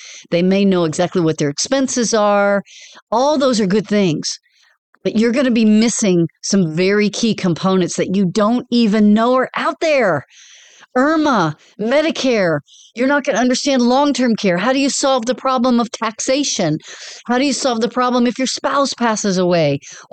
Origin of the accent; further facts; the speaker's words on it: Dallas, Texas, United States; I grew up in Dallas. My kids were born in Denton.